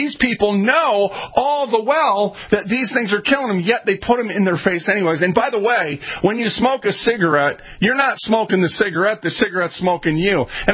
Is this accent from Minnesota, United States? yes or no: yes; Minneapolis, Minnesota, United States; I'm from North Minneapolis.